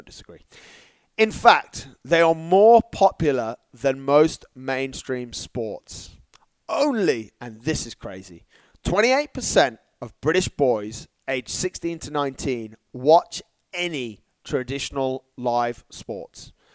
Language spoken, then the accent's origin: English; Dubai, United Arab Emirates; when I was brought up here in Dubai, there was really no television.